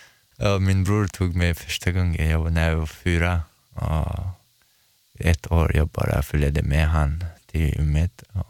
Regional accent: Chechnya, Russia; Swedish is a second language; now in Sweden; Ja, jag är från Tjetjenien.

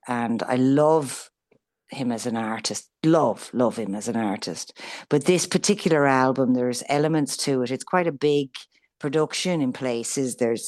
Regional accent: Arklow, Leinster, Ireland; And then there's a song on there called … which just happens to be my hometown

